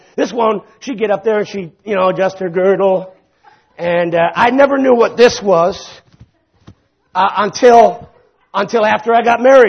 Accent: Hamilton, Ontario, Canada; Now, when I was a kid, many of you know, I grew up in Hamilton, Ontario.

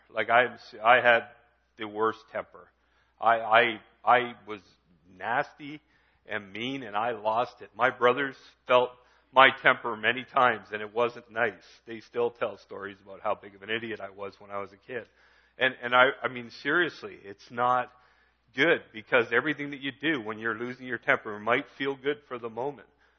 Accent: Canada; I'm a Canadian. Yeah, I'm proud. I'm Canadian. I was blessed by God to be born in this country.

